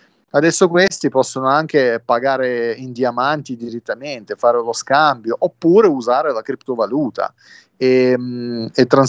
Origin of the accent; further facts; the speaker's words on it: Russia; Italian is a second language; now in Saudi Arabia; se vado in giro qua in Arabia, anche così, lavare la macchina o in supermercato, e qualcuno mi chiede tu di dove sei, dico io sono russo